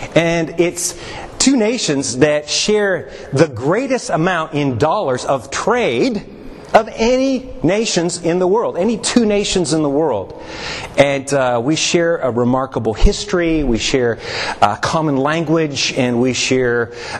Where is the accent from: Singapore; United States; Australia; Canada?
Canada; Now, I have to say, growing up in Canada, that when we studied English in middle school and in high school